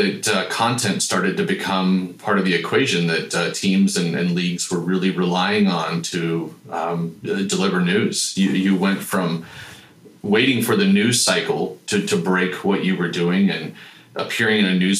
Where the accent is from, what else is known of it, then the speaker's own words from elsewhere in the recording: Missouri, United States; I picked up the Kansas City Star growing up outside of Kansas City almost daily.